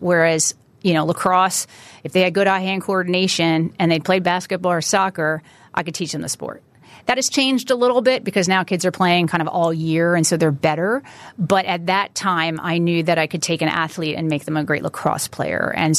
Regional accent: Chatham, New Jersey, United States; I'm from North Jersey, Chatham, New Jersey.

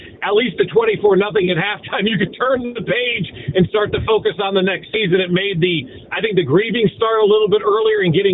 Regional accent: New Jersey, United States; moved away as an adult; I grew up in North Jersey, you know, my entire life till I was 18 and came out to KU

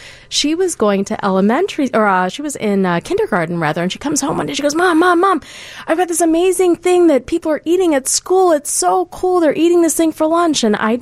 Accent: Pottstown, Pennsylvania, United States; also born or lived in India; I was born in India, raised outside of Philadelphia. Mm. Our first town that we lived in was Pottstown, Pennsylvania. I learned how to speak English from Sesame Street

